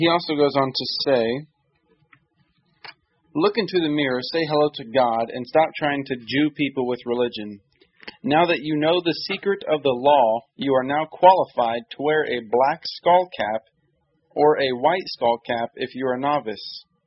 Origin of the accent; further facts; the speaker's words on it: Nebraska, United States; I grew up in Nebraska and know that the Nebraska man, and to think they, teachers, made us feel proud about having something so famous come from NB, Nebraska.